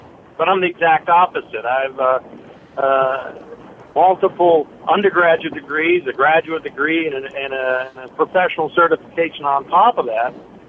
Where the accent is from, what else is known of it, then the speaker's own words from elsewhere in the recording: United States; You know, I grew up in America.